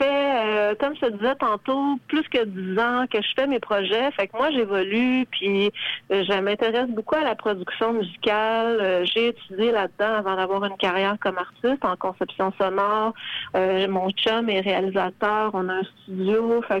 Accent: Quebec, Canada; parce qu'on est francophone, parce qu'on vient du Québec

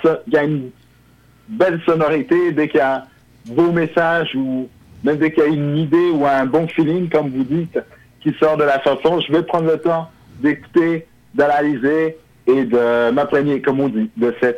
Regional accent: Quebec, Canada; also born or lived in Haiti; Un gros Québec lover. Même si je suis natif d'Haïti.

